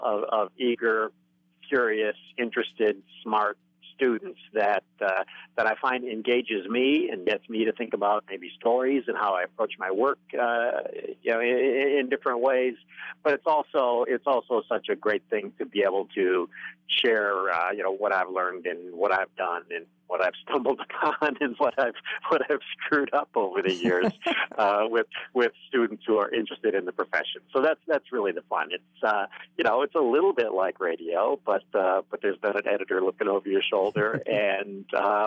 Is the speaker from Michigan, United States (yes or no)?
yes; Monroe, Michigan, United States; at my local hometown commercial radio station. My hometown is Monroe, Michigan.